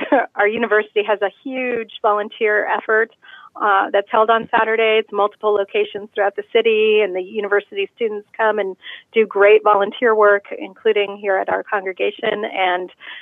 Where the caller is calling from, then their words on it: Charlottesville, Virginia, United States; I am broadcasting from Charlottesville, Virginia